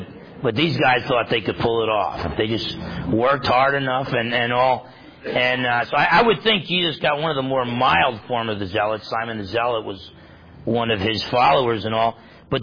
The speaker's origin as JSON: {"language": "English", "region": "New Jersey", "country": "United States", "tie": "born or raised there", "said": "You know, when I was raised in New Jersey, I was not taught to be a merciful guy."}